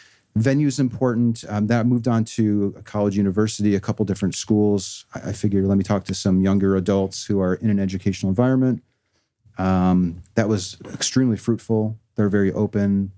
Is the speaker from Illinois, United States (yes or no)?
yes; Chicago, Illinois, United States; I was raised here in Chicago.